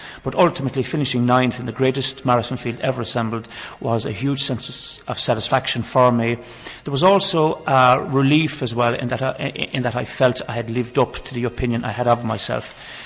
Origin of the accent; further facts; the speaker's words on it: Brosna, County Kerry, Ireland; born there; Well, I was born in Brosna.